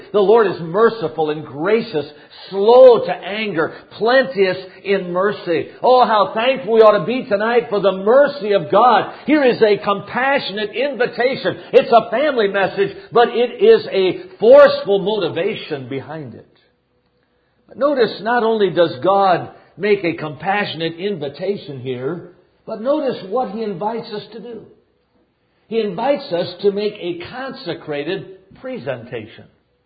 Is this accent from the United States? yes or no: yes; Wisconsin, United States; now in California, United States; I'm from Wisconsin, transplanted to California.